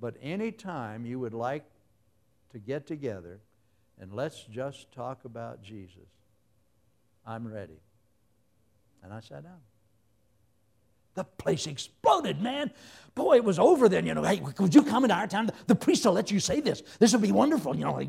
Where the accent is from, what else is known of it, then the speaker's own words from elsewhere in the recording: Mississippi, United States; also born or lived in Oklahoma; I was born in Oklahoma, and most of my early years were in Mississippi, so I tell people I'm claimed by two states. Oklahoma claims I'm from Mississippi, and Mississippi claims I'm from Oklahoma.